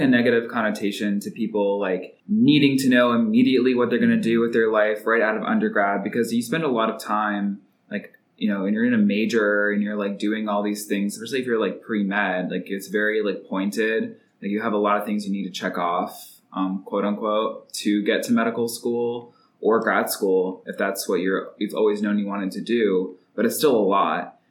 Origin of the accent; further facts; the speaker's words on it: Florida, United States; I grew up in South Florida, and I went to UCF for my undergrad, and I'm also 25.